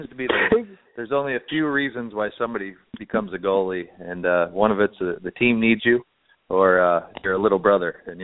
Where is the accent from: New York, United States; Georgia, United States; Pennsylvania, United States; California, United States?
New York, United States; I grew up in Northern New York